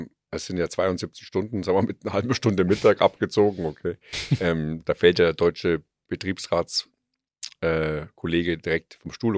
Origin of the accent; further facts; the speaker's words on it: Germany; Ich bin aus Deutschland, wir kennen keinen Leistungsdruck.